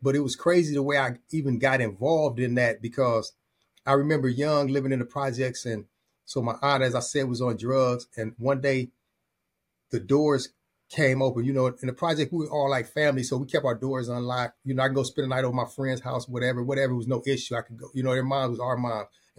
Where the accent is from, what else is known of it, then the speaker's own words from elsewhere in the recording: Long Beach, California, United States; because I was raised here in the Carmelitas, and I also was raised on the east side, central Long Beach, and I also had friends on the west side of Long Beach.